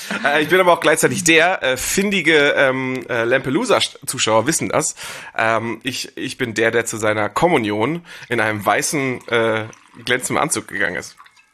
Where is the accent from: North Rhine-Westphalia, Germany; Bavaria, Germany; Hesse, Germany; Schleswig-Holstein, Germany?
Schleswig-Holstein, Germany; Ich komme aus Schleswig-Holstein.